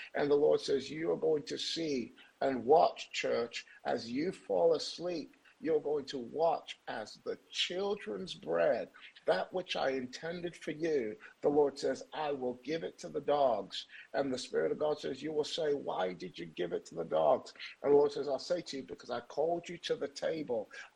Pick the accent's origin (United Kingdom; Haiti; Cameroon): United Kingdom; moved away as an adult; now in United States; I'm from the United Kingdom. When I came to the US with my wife